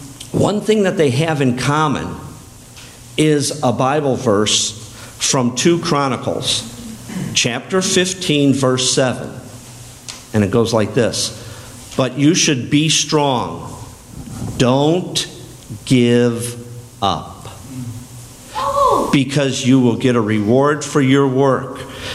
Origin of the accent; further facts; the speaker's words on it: Chicago, Illinois, United States; Did you know that I was born and raised in Chicago? Yeah, I came from the big city before I went to college and then moved down here.